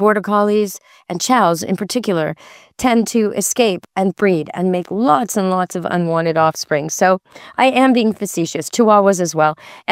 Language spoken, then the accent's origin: English; Canada; who are Americans and I'm Canadian